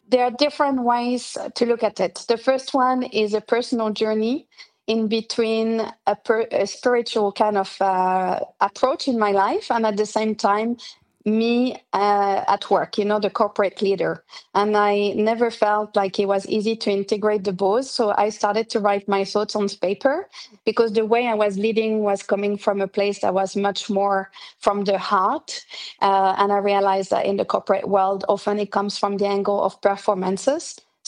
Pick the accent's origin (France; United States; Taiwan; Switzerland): Switzerland; moved away as an adult; I am originally from Switzerland, and I went to the US to study and do my master's degree.